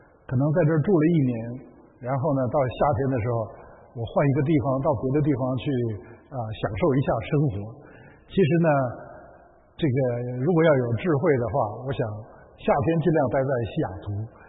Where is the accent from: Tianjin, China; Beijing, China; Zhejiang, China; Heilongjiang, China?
Tianjin, China; 那我是从天津来的